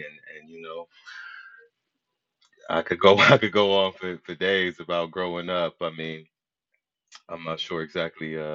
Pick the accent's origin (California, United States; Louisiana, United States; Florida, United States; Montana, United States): California, United States; San Francisco; I grew up in Frisco. It was lovely growing up.